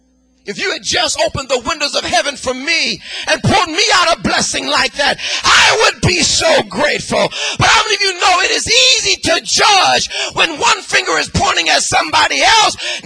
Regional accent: West Coast, United States; I'm from the West Coast. There's something called Death Valley.

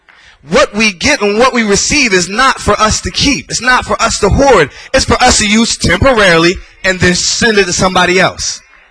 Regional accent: Trenton, New Jersey, United States; I'm from Trenton, and we run all day long just for the fun of it.

